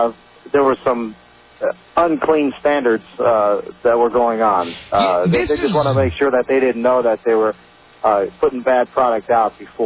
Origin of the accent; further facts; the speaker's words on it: Ohio, United States; Hey, I'm from Ohio, man. I know about cold.